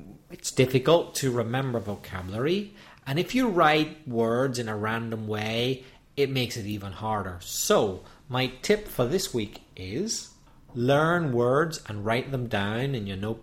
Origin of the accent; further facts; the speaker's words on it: Belfast, Northern Ireland, United Kingdom; I think, a regional variation because I come from Belfast. And in Belfast, we don't pronounce that cat sound.